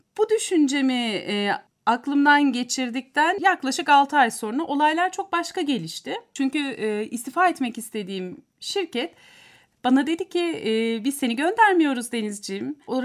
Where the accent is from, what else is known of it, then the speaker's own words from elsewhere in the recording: Ankara, Turkey; Ben Ankara doğumluyum. 1981 yılında Ankara'da dünyaya geldim. Bütün eğitim hayatımı da Ankara'da sürdürdüm. Ankara Üniversitesi İletişim Fakültesi gazetecilik bölümünü bitirdim hatta.